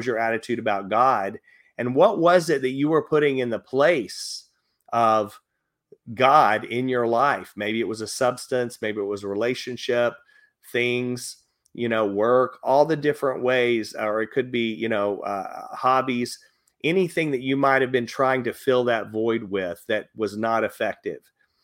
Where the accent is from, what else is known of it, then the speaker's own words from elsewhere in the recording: Grand Prairie, Texas, United States; But you know, I grew up in Grand Prairie, Texas.